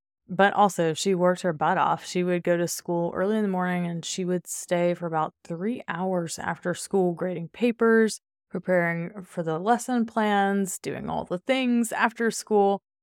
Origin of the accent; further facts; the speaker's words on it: Covington, Louisiana, United States; moved away as an adult; I didn't actually grow up in New Orleans proper. I grew up about 45 minutes north of New Orleans in a tiny town called Covington, Louisiana.